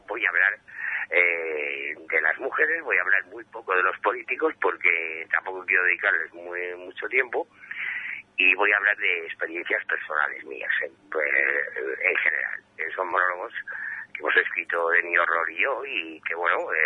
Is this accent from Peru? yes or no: no; Spain; yo, que soy un tío, me siento español a muerte